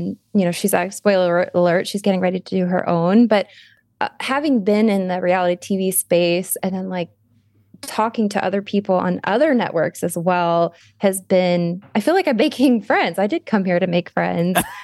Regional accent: Arizona, United States; We go way back. We're both from Arizona.

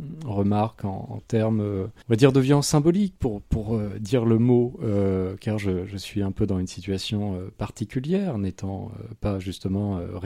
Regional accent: Arnage, Pays de la Loire, France; j'ai grandi dans la commune d'Arnage, qui se situe au sud du Mans, dans le département de la Sarthe.

